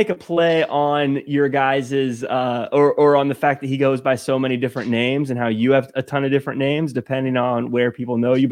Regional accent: United States; I'm in all blue. You know why? Because I'm American.

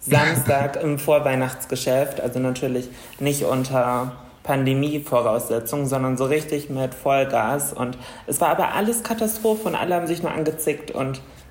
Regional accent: Bremen, Germany; ich bin 28, ich komme aus Bremen, und auch wenn es mich im Laufe der Jahre so ein bisschen in der Welt rumgeschlagen hat, hat es mich wieder zurück nach Bremen geführt. Und ja, hier lebe ich

